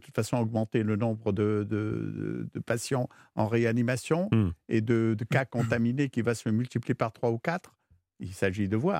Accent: Toulon, Provence-Alpes-Côte d'Azur, France; Je n'étais pas chez moi à Toulon, etc.

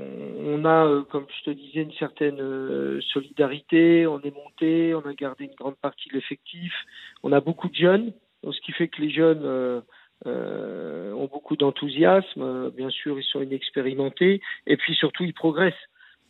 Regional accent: Grand-Quevilly, Normandy, France; Alors, je dis Quevilly, est-ce que je suis normand ? Et puis, j'étais au lycée à Grand-Quevilly

